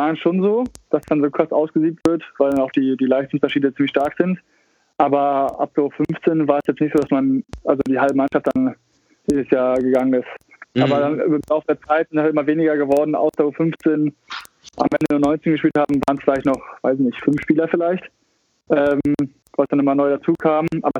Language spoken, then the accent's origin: German; Bargteheide, Schleswig-Holstein, Germany; Der ist dann in Lübeck gestartet und dann in Backeheide, wo ich aufgewachsen bin, hat er dann 2-3 Leute eingesammelt.